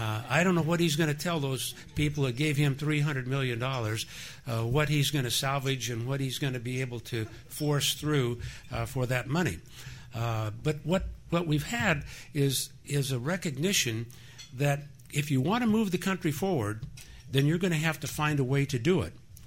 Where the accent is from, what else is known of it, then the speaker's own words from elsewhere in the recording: McCook, Nebraska, United States; whether it was a small town or the large metropolitan area in Omaha or Lincoln or Grand Island or my hometown of McCook. We were all Nebraskans.